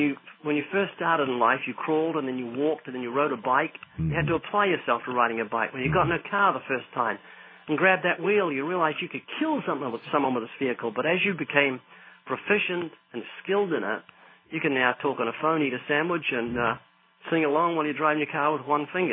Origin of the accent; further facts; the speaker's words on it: New Zealand; no, that's not right, because I'm from New Zealand, and you're pointing down.